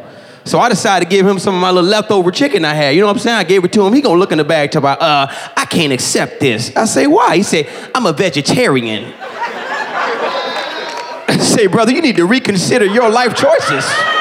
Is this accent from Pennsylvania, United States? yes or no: no; Tarpon Springs, Florida, United States; now in Los Angeles, United States; Where you from? I'm like, Tarpon Springs? Don't sound tough at all. And I noticed out here in LA, I just moved here